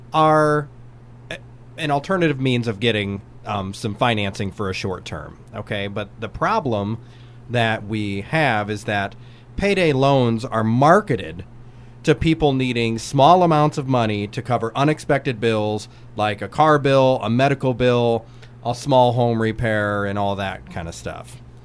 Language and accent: English; Illinois, United States; I have a couple of my friends that were in Ragbri from my hometown in Illinois.